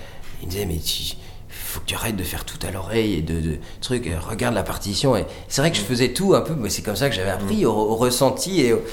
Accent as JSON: {"language": "French", "town": "Chambéry", "region": "Auvergne-Rhône-Alpes", "country": "France", "tie": "born there", "said": "Moi, je suis né à Chambéry, donc aller étudier à Paris"}